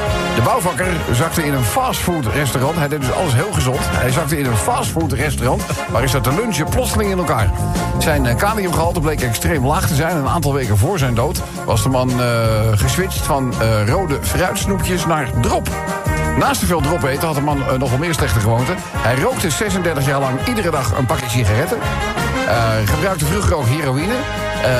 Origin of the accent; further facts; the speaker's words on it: North Brabant, Netherlands; Ja, mooi plaatsje bij ons in Brabant.